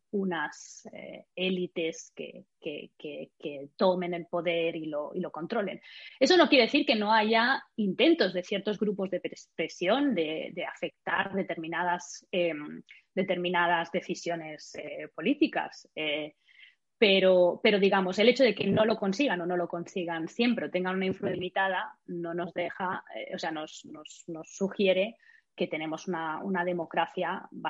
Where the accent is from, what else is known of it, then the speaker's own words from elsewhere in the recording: Barcelona, Catalonia, Spain; born there; yo provengo de una familia, bueno, yo nací en Barcelona, provengo de una familia de origen burgalés. Mis padres nacieron en Burgos y emigraron en los 70 a Barcelona.